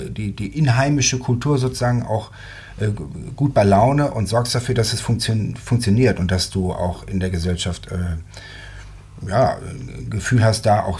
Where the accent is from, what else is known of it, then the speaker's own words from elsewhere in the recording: Herne, North Rhine-Westphalia, Germany; Nee, die Eltern kommen aus Bremen. Ich bin aber tatsächlich ein Ruhrgebietskind sozusagen. Ja. Und da bin ich geboren und dann bin ich in Herne groß geworden, in einem schönen Waldhaus.